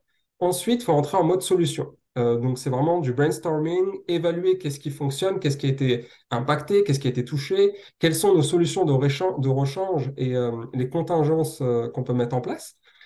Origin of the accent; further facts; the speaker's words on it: Île-de-France, France; je viens du Val-de-Marne, du 94, et je suis présent sur ce genre d'appel pour résoudre ces problématiques